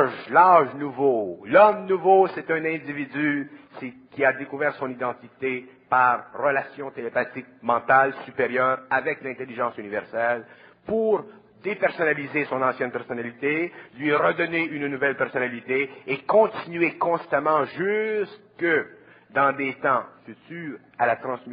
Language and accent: French; Montreal, Quebec, Canada